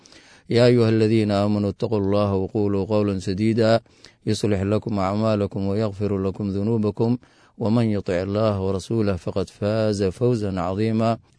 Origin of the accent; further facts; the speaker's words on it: Afgooye, Lower Shabelle, Somalia; Waxaan ku dhashay gobolka Shabeelaha Hoose, gaar ahaan degmada Afgooy ayaan ku dhashay 1966-kii isbitaalka weyn ee waxaan ku dhashay degmada Afgooy oo labada yaqaan ayaan ku dhashay dugsigeygii Qur'aanka waxaan ku qaatay degmada Afgooy